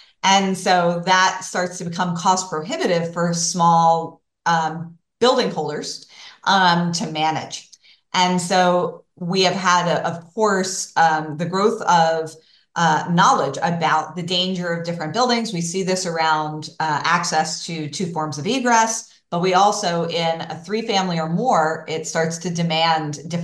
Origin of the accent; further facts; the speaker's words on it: New Jersey, United States; I grew up in the Pine Barrens in southern New Jersey. So not too far from Philadelphia, the exact midpoint between Philadelphia and Atlantic City.